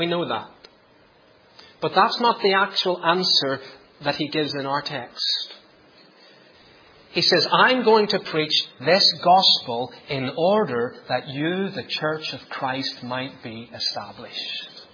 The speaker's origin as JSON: {"language": "English", "region": "Northern Ireland", "country": "United Kingdom", "tie": "born or raised there", "said": "I grew up in Northern Ireland"}